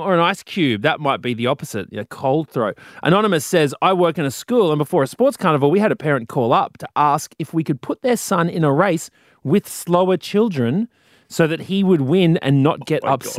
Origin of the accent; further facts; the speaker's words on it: Mount Gambier, South Australia, Australia; but I grew up near the Mount, spent a lot of time there